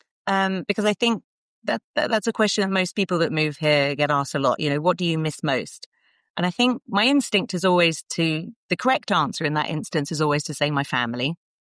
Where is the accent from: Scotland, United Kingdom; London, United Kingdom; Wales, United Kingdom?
London, United Kingdom; accent: south of England; you can probably tell, people who listen can tell by my accent, I'm from the south of England. I grew up in the London suburbs, and I am a cliche to my roots.